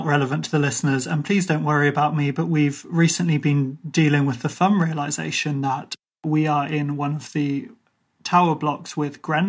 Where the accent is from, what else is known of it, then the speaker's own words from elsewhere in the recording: Ireland; one of the perks of being Irish and having like bushy, kind of wiry hair, it's relatively waterproof